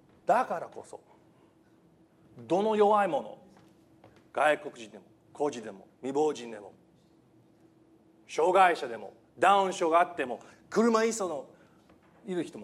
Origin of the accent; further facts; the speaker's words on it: California, United States; 僕が アメリカで育ったんです。カリフォルニア州で育ってて、でも実はフィリピン国籍持ってます。フィリピン人です。今年40歳、41歳、ごめんなさい、41歳になりますが